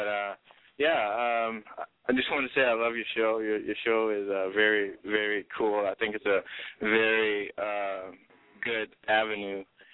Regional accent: New Orleans, Louisiana, United States; now in Seattle, United States; Being born and raised in the Jazz City, New Orleans, so I thought I would you know, let my roots come out

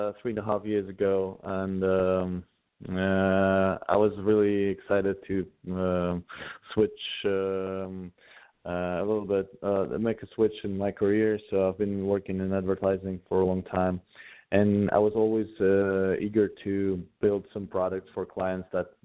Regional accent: Russia; now in Los Angeles, United States; Yeah, I'm originally from Russia. So now I live in Los Angeles, California

